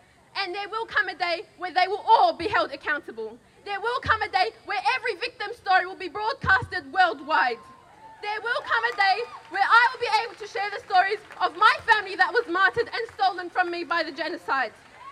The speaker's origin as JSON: {"language": "English", "town": "Gaza", "region": "Gaza Strip", "country": "Palestine", "said": "I am a 17-year-old Ghazawi, but pre-Nakba, my roots trace back to Yibna and Julis."}